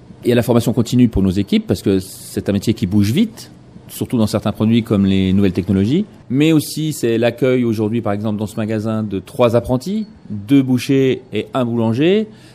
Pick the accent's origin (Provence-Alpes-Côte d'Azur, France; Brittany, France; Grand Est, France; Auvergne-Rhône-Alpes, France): Grand Est, France; mon parcours il a été essentiellement Lorraine, puisque je suis Lorrain. J'ai parcouru tout le Grand Est, de Metz à Verdun, de Verdun à Strasbourg, de Strasbourg à Nancy